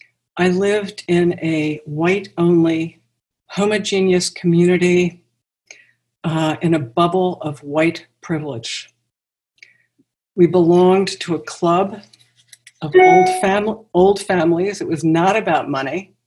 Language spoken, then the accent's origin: English; Baltimore, Maryland, United States; So I grew up in Baltimore, Maryland. I was raised in the 50s and 60s.